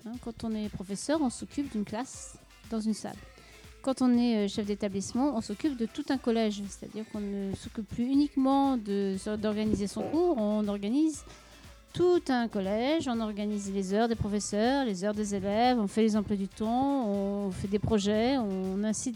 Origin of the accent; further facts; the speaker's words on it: Paris, Île-de-France, France; now in Amiens, France; je ne suis pas originaire d'Amiens, je suis originaire de Paris, mais je vis à Amiens depuis longtemps